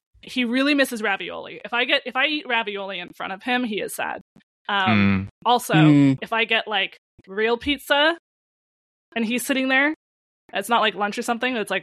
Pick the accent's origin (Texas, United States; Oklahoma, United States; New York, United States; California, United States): California, United States; I have outed myself as a Californian who is out of touch.